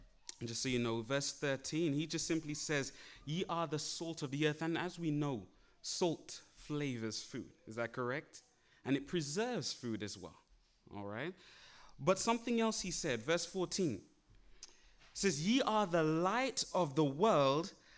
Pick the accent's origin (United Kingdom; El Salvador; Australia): United Kingdom; London; now in Virginia, United States; I am actually a student studying in Heartland College in Virginia, but I'm originally from England, London, England, as you probably could tell from my accent.